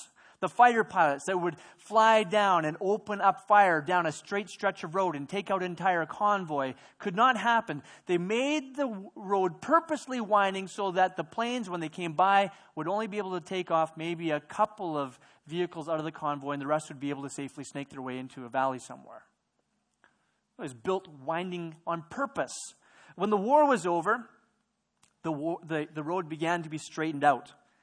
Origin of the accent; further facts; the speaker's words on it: Watson Lake, Yukon, Canada; I grew up in Watson Lake, Yukon, for most of my teenage and preteen years. And Watson Lake is a small town on the Alaska Highway.